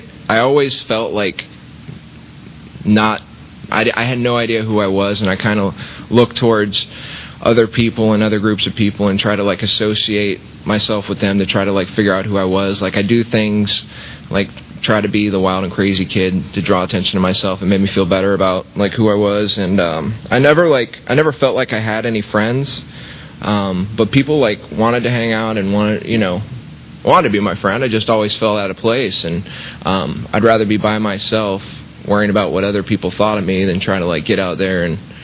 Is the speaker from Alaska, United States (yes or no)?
no; Tampa, Florida, United States; I was born here in Tampa, born and raised, spent all my life here except for a couple years.